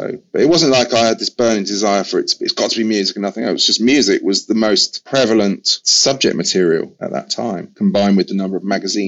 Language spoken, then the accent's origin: English; England, United Kingdom; accent: English; now in New York, United States; He obviously was aware that I had an English accent, so he couldn't quite understand what the New York thing was.